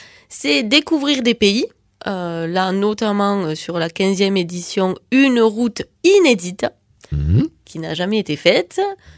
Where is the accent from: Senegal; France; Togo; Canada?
France; Occitanie; je suis très fière d'être née en Aveyron, d'avoir vécu en Aveyron.